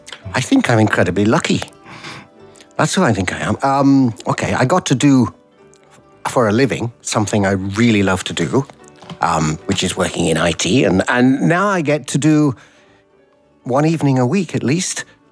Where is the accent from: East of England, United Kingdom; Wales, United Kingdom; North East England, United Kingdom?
North East England, United Kingdom; Newcastle; moved away as an adult; In the middle of the miners' strike, 1984, I was given an opportunity to move away from Newcastle to Manchester, Sunderland, to Manchester, and start a job in a software c